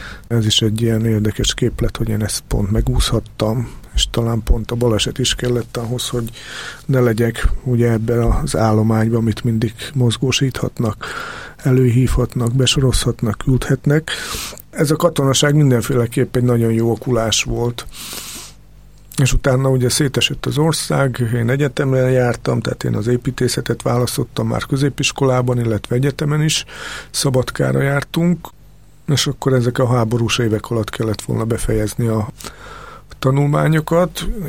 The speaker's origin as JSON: {"language": "Hungarian", "country": "Serbia", "tie": "born or raised there", "said": "Szerbiában nőttem fel, vagyis akkor még Jugoszláviában, és a jugoszláv néphadseregnél szolgáltam"}